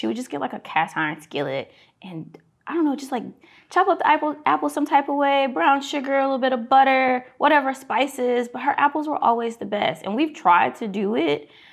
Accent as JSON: {"language": "English", "town": "Thomasville", "region": "North Carolina", "country": "United States", "said": "So I'm from Thomasville, North Carolina."}